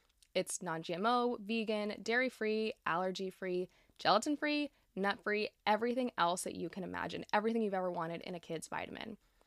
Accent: Florida, United States; We're going to start off in my home state of Florida.

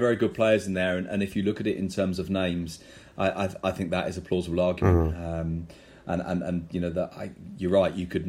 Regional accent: London, United Kingdom; I mean, it's not that we're two guys from London who aren't in Spain.

